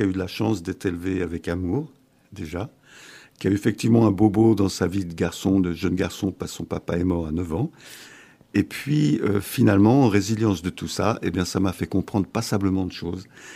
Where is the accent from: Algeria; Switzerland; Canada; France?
Switzerland; Geneva; Et je suis né à Genève.